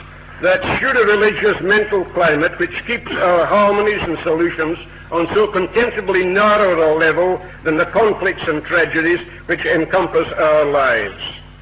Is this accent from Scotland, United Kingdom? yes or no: yes; Scotland, United Kingdom; I'm a Scotsman, as you can hear.